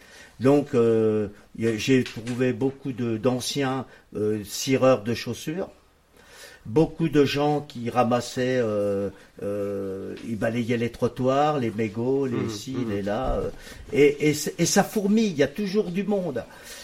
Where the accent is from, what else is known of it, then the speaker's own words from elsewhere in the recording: France; dès l'instant où je suis français, quand j'ai dit que j'étais français